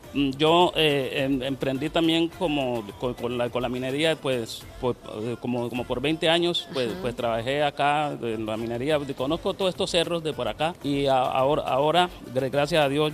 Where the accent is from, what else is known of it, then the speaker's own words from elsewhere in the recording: Venezuela; now in Cúcuta, Colombia; yo salí de Venezuela, pues me sacaron acá hasta Cúcuta, por el documento que no los tenía allá en ese país, y pues me quedé aquí como un emigrante prácticamente